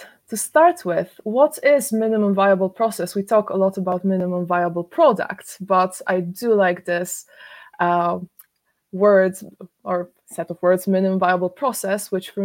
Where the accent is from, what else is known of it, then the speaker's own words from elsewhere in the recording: Poland; now in Stockholm, Sweden; I come from Poland originally, so I used to work in Wrocław before, but some years ago, I think it's eight and a half years, I moved to Stockholm.